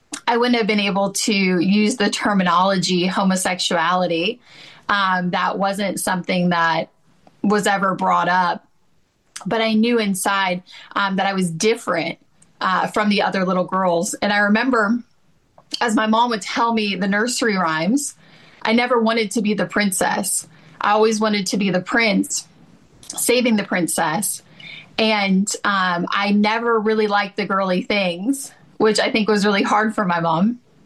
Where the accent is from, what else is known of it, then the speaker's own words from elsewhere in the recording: Georgia, United States; Yeah, so I was born and raised in Georgia.